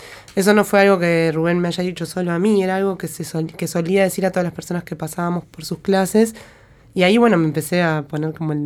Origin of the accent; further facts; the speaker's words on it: Ciudad de la Costa, Canelones, Uruguay; Yo soy de Ciudad de la Costa, que se llamaba Tres Cuartos